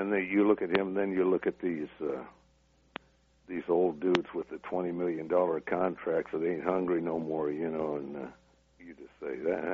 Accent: Tulsa, Oklahoma, United States; I'm from Tulsa, Oklahoma, and they

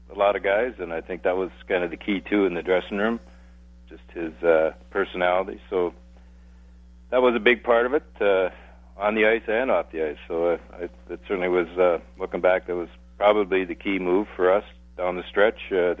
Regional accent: Long Island, New York, United States; I grew up on Long Island, played on Long Island, so have a lot of love and a lot of history there

